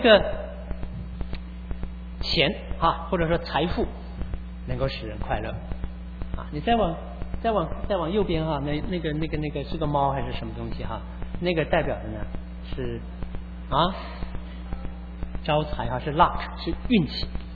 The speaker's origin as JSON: {"language": "Chinese", "country": "China", "said": "今天是我们中国人的大年初一。"}